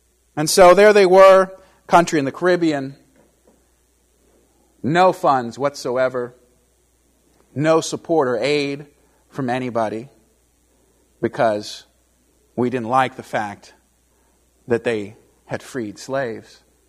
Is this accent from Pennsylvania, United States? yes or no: no; Miami, Florida, United States; I grew up in Miami.